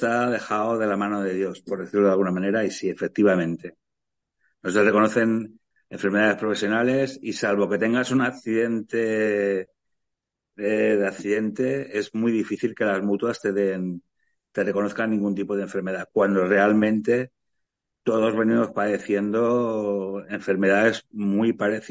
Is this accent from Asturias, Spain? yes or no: no; Valencia, Valencian Community, Spain; hicimos una concentración importante aquí en Valencia, en mi tierra.